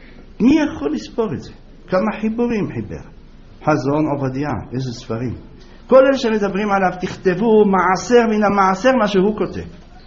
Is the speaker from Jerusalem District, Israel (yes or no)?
yes; Jerusalem, Jerusalem District, Israel; בתור ילד אני זוכר בירושלים.